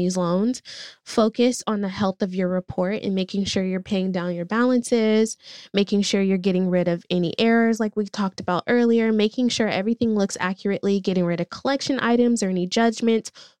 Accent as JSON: {"language": "English", "town": "Oakland", "region": "California", "country": "United States", "tie": "born or raised there", "said": "I grew up in East Oakland. I wasn't taught financial education in school."}